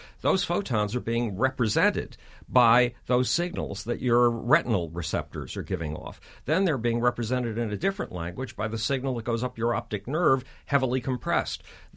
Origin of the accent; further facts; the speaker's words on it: Buffalo, New York, United States; As a Jewish Buffalonian, I made it into a bagel.